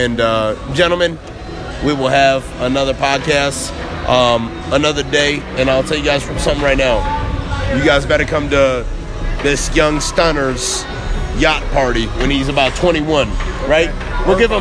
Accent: Irvine, California, United States; No, but like, I'm from Irvine.

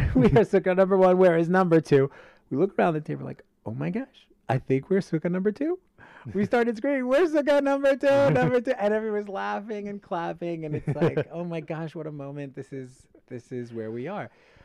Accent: Los Angeles, California, United States; I grew up in the Valley. So like I always had that, you know, chip on my shoulder. I always loved small communities.

